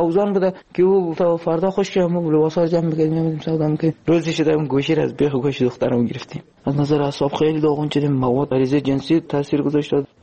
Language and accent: Persian; Afghanistan; moved away; ما الان نزدیک 3 سال نیم همین جنس روزی که از افغانستان آمدیم